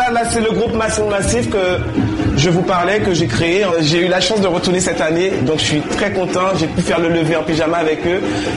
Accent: Guadeloupe, France; c'est comme une tradition chez nous en Guadeloupe, le carnaval. C'est quelque chose qui m'a bercé depuis toute mon enfance.

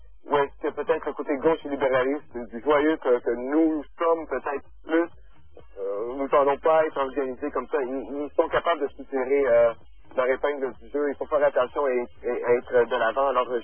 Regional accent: Quebec, Canada; now in Toronto, Canada; Je viens de la région de l'Outaouais et j'ai rencontré ma femme ici.

